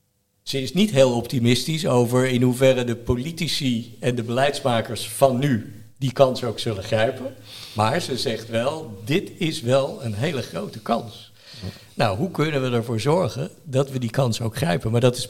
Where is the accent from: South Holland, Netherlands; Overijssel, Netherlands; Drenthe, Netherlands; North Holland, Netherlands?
North Holland, Netherlands; Amsterdam; Nee, ik ben een geboren Amsterdammer.